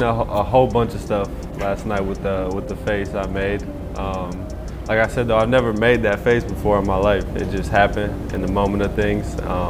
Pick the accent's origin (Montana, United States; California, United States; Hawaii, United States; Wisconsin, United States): Wisconsin, United States; Milwaukee; like I grew up in Milwaukee, but I always was a Heat fan because of D. Wade